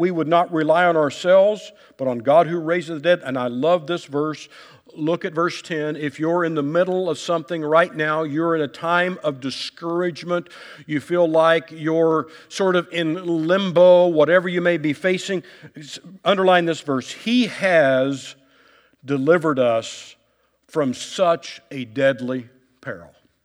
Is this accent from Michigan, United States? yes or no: no; Kansas City, Missouri, United States; I'm from Kansas City. Russell Stover's headquarters is there, and so I probably have more Russell Stover's candy than I should.